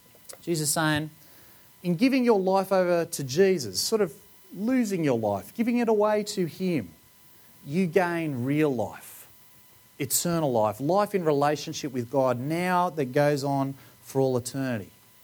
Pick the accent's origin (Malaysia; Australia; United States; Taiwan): Australia; because I grew up in Australia.